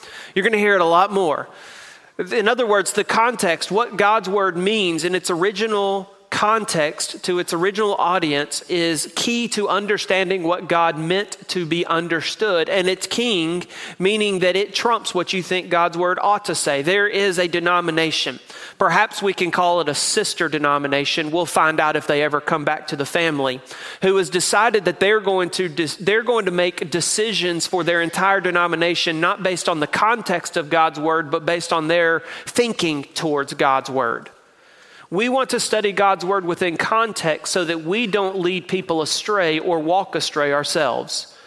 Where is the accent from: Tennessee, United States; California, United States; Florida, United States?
Tennessee, United States; also born or lived in Mississippi; let me remind you that I was born in Mississippi and they learned me to read in East Tennessee where I grew up.